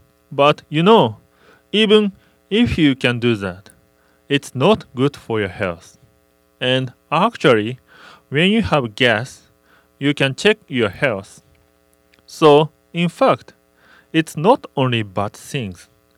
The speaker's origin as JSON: {"language": "English", "country": "Japan", "second_language": "English", "moved": "yes", "lives_now": "Hawaii, United States", "said": "a minister of Hirobetsu. Actually, last year I came to Hawaii from Japan."}